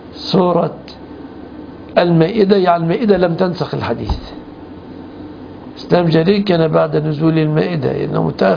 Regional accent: Egypt; كمصريين لهجة رديئة

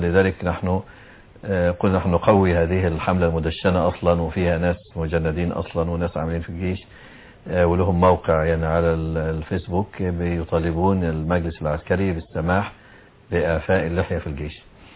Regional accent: Alexandria, Alexandria Governorate, Egypt; أحد الإخوة الكرام عندنا بالإسكندرية

